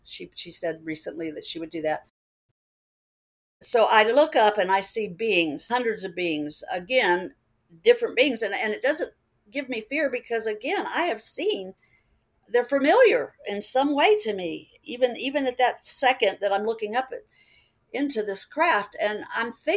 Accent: Tampa, Florida, United States; I grew up near MacDill Air Force Base

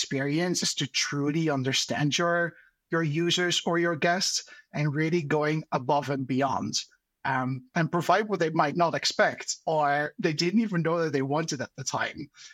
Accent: Netherlands; moved away as an adult; now in London, United Kingdom; I'm actually Dutch. I'm from the Netherlands. I've been living in London now for the past 7 years.

